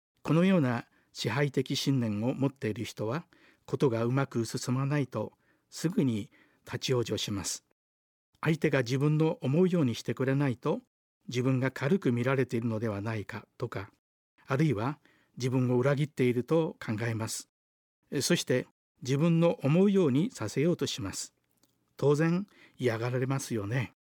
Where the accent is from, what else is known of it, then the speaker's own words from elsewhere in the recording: Osaka, Japan; moved away as an adult; 大阪で育った私ですが、日本各地を行き巡り40年ぶりに帰ってきました。20代の青年で大阪を巣立った私も、今はシニア世代も半ばです。